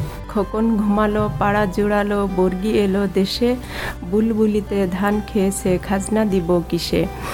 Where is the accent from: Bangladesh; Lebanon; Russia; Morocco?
Bangladesh; first language bn; Italian is a second language; now in Italy; ho 30 anni, vengo dal Bangladesh. Sono qua da 10 anni e mi piace